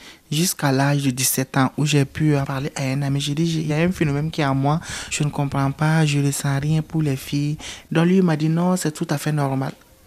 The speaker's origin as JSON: {"language": "French", "town": "Bobo-Dioulasso", "region": "Hauts-Bassins", "country": "Burkina Faso", "said": "Je suis burkinabé, précisément à Bobo-Dioulasso."}